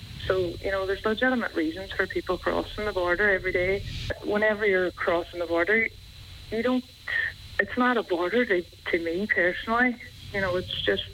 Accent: Derry, Northern Ireland, United Kingdom; I was born and raised in Derry

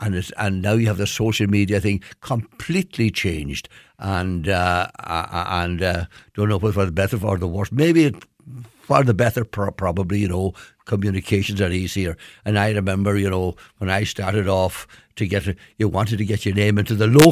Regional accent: Ulster, Ireland; I was born in Gidor, where I lived all my life.

